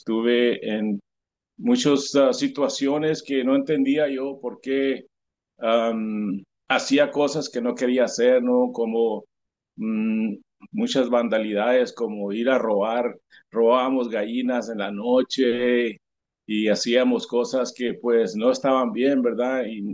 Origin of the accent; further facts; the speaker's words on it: Pitiquito, Sonora, Mexico; now in United States; Soy originario de Pitiquito, Sonora, México. Tengo en Estados Unidos muchos años ya